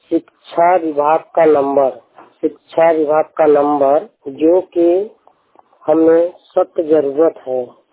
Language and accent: Hindi; Varanasi, Uttar Pradesh, India; मैं जिला वाराणसी का रहने वाला हूँ, उत्तर प्रदेश